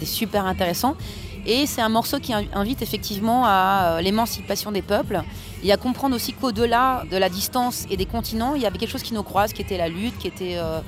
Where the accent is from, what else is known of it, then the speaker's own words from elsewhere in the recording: France; born there; moi, je suis chilienne, mais je suis née en France. Donc je suis franco-chilienne